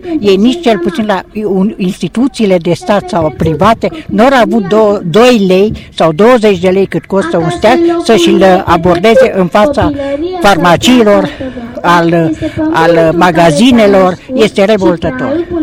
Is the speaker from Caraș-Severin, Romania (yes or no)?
yes; Pecinișca, Caraș-Severin, Romania; ca să reprezint cetățenii din Pecinișca, că noi suntem din Pecinișca.